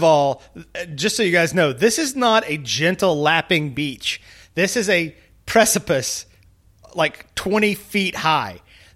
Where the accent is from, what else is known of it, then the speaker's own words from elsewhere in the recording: the South, United States; as a Southerner, I have felt like I was like, well, let's do it in my accent.